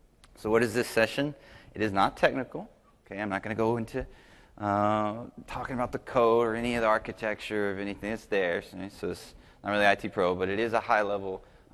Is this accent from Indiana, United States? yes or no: no; San Diego, California, United States; I'll just say I am from San Diego. So like I can literally drive home once everything's done.